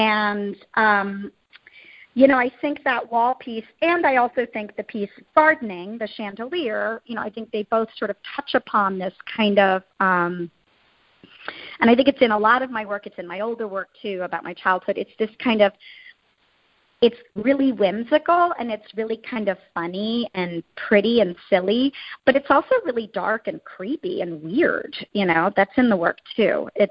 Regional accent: Stockholm, Stockholm County, Sweden; So I was born in Stockholm, and we lived in Stockholm, but my family has a summer house

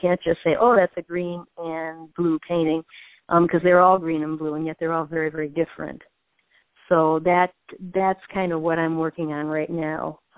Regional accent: Minnesota, United States; I'm from Minnesota, which there's a connection.

